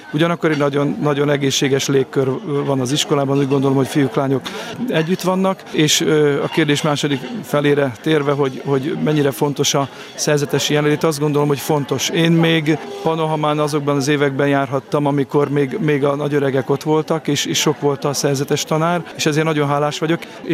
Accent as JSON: {"language": "Hungarian", "region": "Szabolcs-Szatmár-Bereg", "country": "Hungary", "also_born_or_lived": "Budapest", "said": "mert Szabolcsinak vallom magam, de születésileg budapesti vagyok, és jól eligazodom a városban, és a szórványban is"}